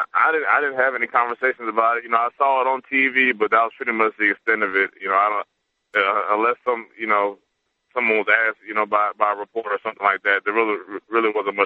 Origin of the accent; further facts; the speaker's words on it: the South, United States; So, I am from the South, like you said, but, you know, after 5 years being here, you know, I've gotten used to what it is up here